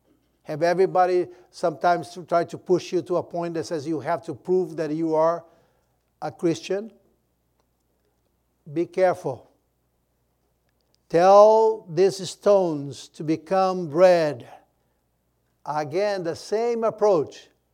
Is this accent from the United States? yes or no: no; Brazil; first language Portuguese; English is a second language; In my hometown in Brazil, the simple people, the more people less educated, but they have sometimes beautiful wisdom.